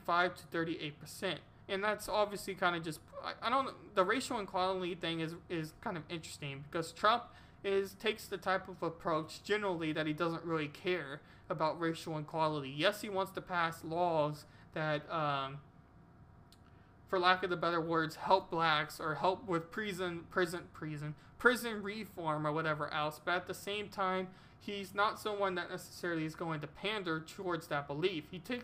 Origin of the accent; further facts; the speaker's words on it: Texas, United States; And Texas is a rather interesting one because, one, I'm from Texas.